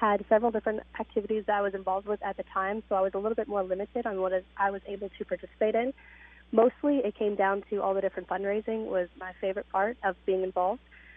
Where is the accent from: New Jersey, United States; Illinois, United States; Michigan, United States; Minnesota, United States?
Illinois, United States; Carlinville; I am from Carlinville.